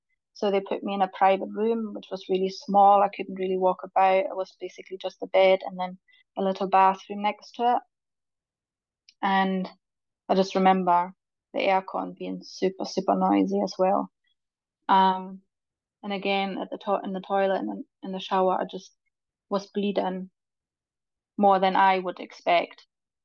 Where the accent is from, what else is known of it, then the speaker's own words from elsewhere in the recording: Germany; moved away; well, I'm from Germany, and my mum came over for all my birth.